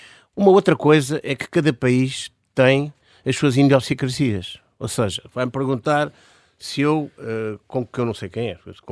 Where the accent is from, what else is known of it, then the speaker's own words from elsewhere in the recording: Portugal; Porque eu sou português, vivo em Portugal.